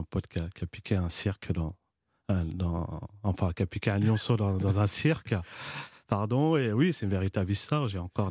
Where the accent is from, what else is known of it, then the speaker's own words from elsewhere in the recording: Montfermeil, Île-de-France, France; also born or lived in Paris; Je suis né à Paris, mais j'ai grandi à Montfermeil. Donc, ça va faire plus de 30 ans que j'y habite. Aujourd'hui encore, j'y habite.